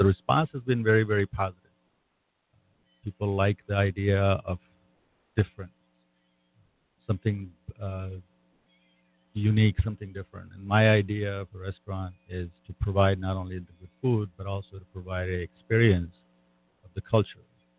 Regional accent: Kuwait; For instance, I grew up in Kuwait.

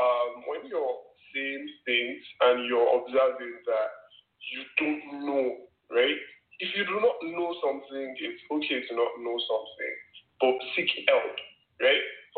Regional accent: Nigeria; I mean, I grew up in Nigeria.

